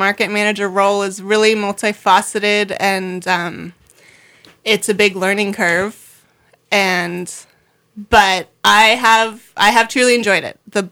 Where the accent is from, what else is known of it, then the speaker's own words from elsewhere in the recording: Bonners Ferry, Idaho, United States; I grew up in Bonners Ferry and always went to the farmer's market there as a child.